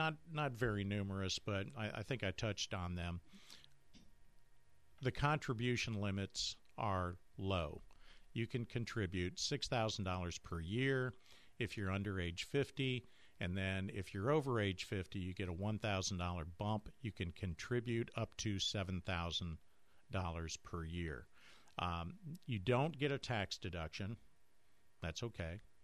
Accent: Cleveland, Ohio, United States; I moved here from Cleveland, Ohio. I know cold.

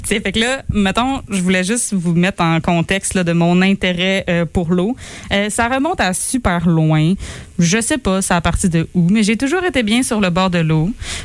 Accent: Quebec, Canada; des plans d'eau qu'on a proches de chez nous au Québec.

